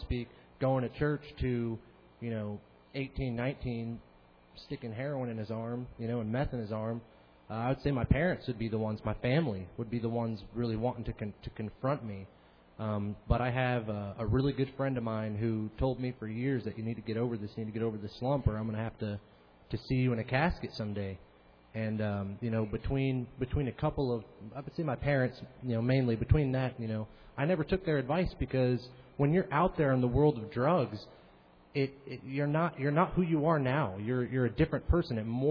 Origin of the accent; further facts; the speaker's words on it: Alaska, United States; I mean, I'm from Alaska, coming all the way down here.